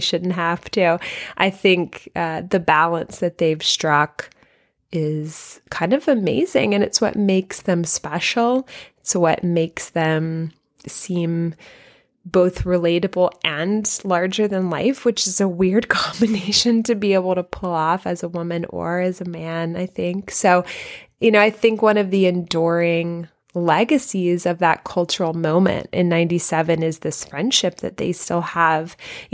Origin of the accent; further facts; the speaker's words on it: Shreveport, Louisiana, United States; We didn't have theaters. I grew up in Shreveport, Louisiana. We didn't have movie theaters that were really showing independent film that much.